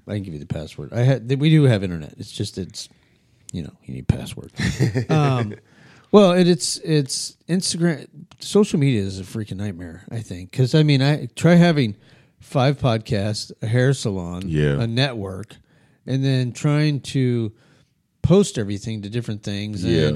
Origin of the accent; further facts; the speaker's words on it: Albuquerque, New Mexico, United States; because I grew up in Albuquerque, Mexico.